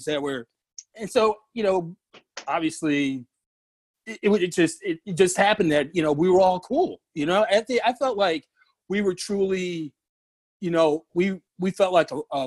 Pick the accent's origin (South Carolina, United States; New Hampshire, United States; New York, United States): New York, United States; Syracuse; I took advantage of the fact that I grew up in Syracuse, and it was surrounded by Syracuse lacrosse, basketball, and football.